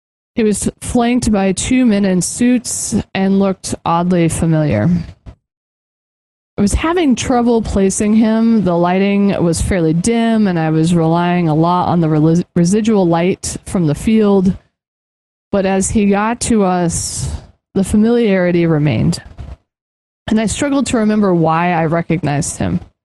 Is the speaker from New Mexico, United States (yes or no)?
yes; Albuquerque, New Mexico, United States; my hometown, Albuquerque, is riddled with celebrities now that it's become a popular filming location.